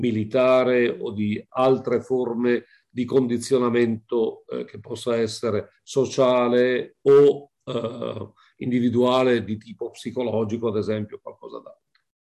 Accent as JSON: {"language": "Italian", "region": "Lombardy", "country": "Italy", "said": "nel mio dialetto, io scendo dall'Alta Val Camonica, da dove Venezia andava a prendere no, tanto legname quando eravamo sotto la Repubblica Veneta, no?"}